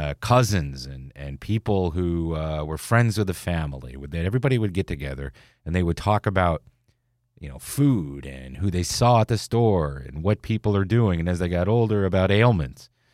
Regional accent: Elmira, New York, United States; being that I grew up in the Twin Tiers in Elmira, New York, Corning area, south of Ithaca, northern Pennsylvania, it's the southern tier of New York, the northern tier of Pennsylvania

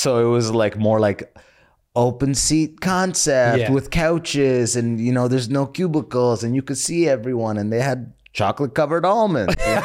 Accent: London, Ontario, Canada; I grew up in London, Ontario. So I moved out there when I was 6. I did first to 12th grade, like all my school in there.

